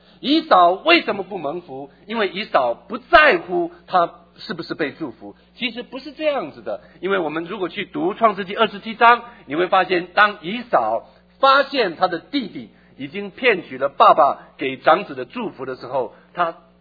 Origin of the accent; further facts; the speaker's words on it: China; 其实我们中国人傻并不一定我们傻，只是我们嘴巴讲不出来，我们英文讲得不够好。